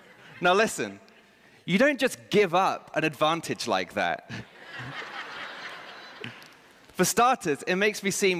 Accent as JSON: {"language": "English", "region": "England", "country": "United Kingdom", "said": "I, as an Englishman, think that the United States is better than England."}